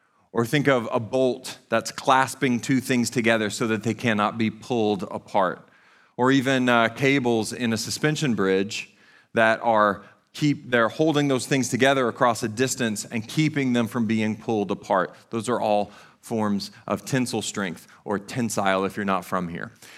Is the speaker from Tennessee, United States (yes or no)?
yes; Tennessee, United States; Because I'm from East Tennessee, I feel like I have the right to say words however the heck I want to say them.